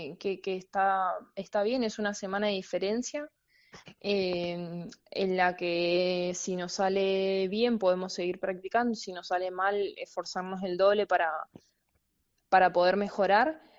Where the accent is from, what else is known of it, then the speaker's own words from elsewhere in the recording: Mendoza, Argentina; Somos las dos de Mendoza, venimos de Argentina